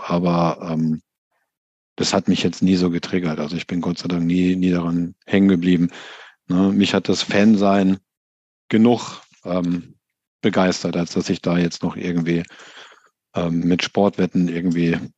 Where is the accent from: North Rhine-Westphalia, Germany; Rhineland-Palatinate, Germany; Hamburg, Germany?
North Rhine-Westphalia, Germany; Paderborn; Ich komme aus gebürtig, komme ich aus Paderborn.